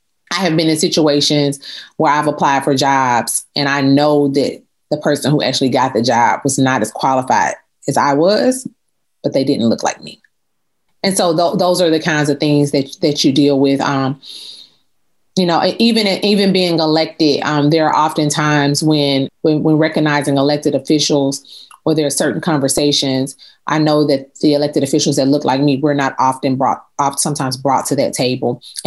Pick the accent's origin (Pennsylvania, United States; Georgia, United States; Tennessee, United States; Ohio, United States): Tennessee, United States; Chattanooga; Historically here in my hometown, and I'm proud to be from Chattanooga, that's just not been the case.